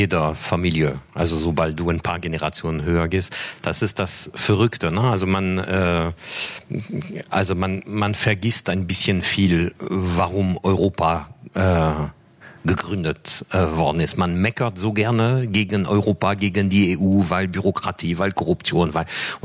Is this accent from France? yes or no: yes; France; German is a second language; now in Germany; ich bin Franzose seit über 30 Jahren in Deutschland. Mittlerweile, das wissen viele nicht, auch Deutscher. Ich bin beides.